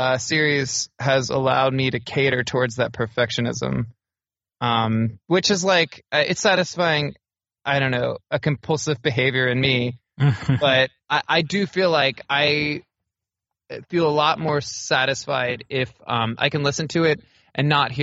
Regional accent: Texas, United States; Well, I was raised in Texas, deep in the heart, the left ventricle.

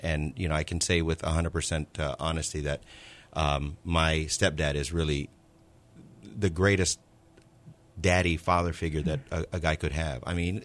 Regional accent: Waipahu, Hawaii, United States; Well, I grew up in Waipahu.

